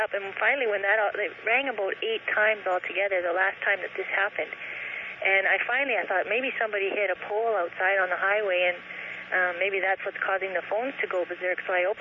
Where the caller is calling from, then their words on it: Kenora, Ontario, Canada; I'm calling from Kenora, Ontario.